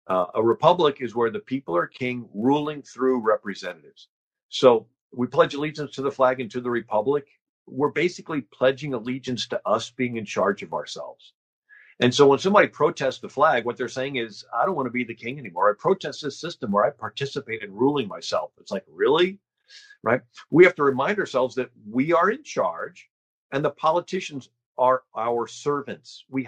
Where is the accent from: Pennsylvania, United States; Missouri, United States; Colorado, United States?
Missouri, United States; St. Louis; I'm from St. Louis, which is 30 miles from Ferguson.